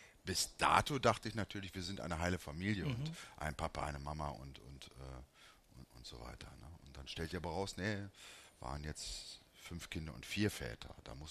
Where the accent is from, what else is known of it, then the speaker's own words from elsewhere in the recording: Gummersbach, North Rhine-Westphalia, Germany; Ich bin in Gummersbach aufgewachsen, wahrscheinlich. Ich sage den meisten Menschen hier nicht, wo Gummersbach liegt. Das ist 40, 45 Kilometer von Köln.